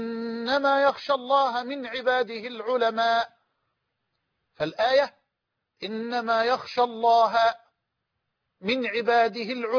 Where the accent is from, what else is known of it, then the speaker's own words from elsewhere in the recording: Mansoura, Dakahlia, Egypt; في مدينتي في مدينة المنصورة